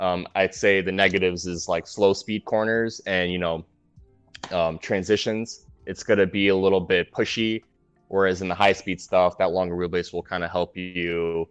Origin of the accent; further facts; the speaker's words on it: New York City, New York, United States; So I grew up in New York City in Queens.